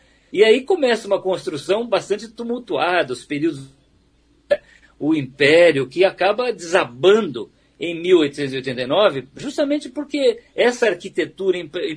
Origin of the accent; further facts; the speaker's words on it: Maringá, Paraná, Brazil; Eu, quando era jovem, adolescente em Maringá, eu sonhava com um Brasil muito melhor do que nós temos hoje.